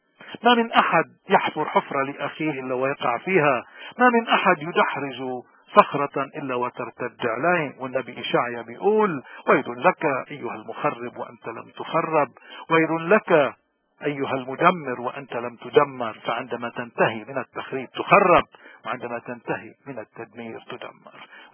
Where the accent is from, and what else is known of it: Lebanon